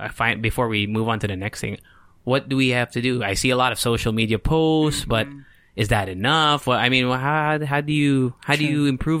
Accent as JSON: {"language": "English", "town": "Mira Mesa", "region": "California", "country": "United States", "tie": "born or raised there", "said": "Personally, I haven't experienced something super recent because I grew up in California."}